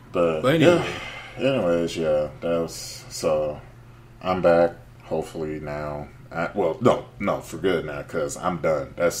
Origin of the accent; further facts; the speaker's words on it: Texas, United States; With all the hate, me as a Texan, we'd be talking of New Yorkers